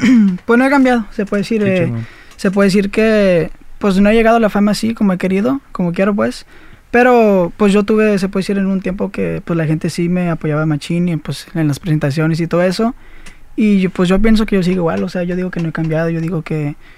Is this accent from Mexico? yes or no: no; Chicago, Illinois, United States; Yo soy de Chicago, nacido y criado en Chicago. Mis papás son de Durango. De Durango, Santiago Papasquiaro.